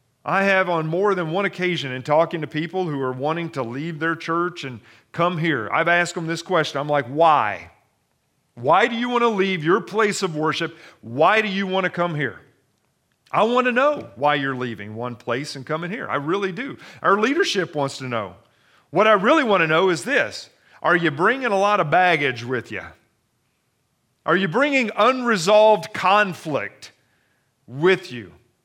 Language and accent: English; Kentucky, United States; When I was a young kid growing up in Kentucky, I worked and I saved money and I bought myself a really cool bicycle.